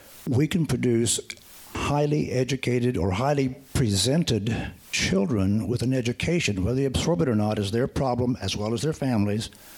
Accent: Topeka, Kansas, United States; I'm from Topeka.

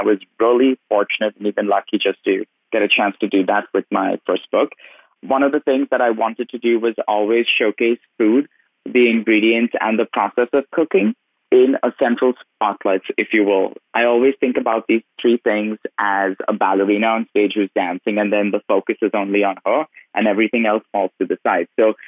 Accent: India; now in United States; I was born in India, I was brought up there, and I moved to America. I lived in Cincinnati, Ohio, then lived in D.C., and now in California.

